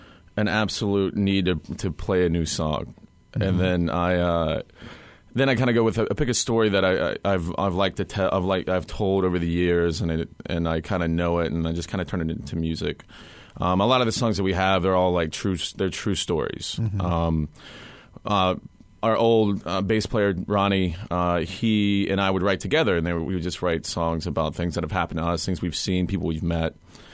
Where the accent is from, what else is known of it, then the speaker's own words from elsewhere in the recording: North Carolina, United States; also born or lived in Virginia; I grew up in Smoky Mountains in North Carolina and then Virginia as well.